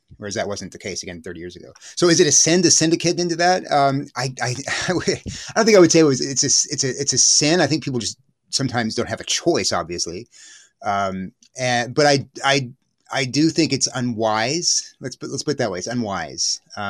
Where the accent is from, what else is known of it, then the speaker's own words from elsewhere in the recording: Corpus Christi, Texas, United States; born there; I was born in Corpus Christi. My father's a lawyer. My parents were, we were Episcopalian growing up.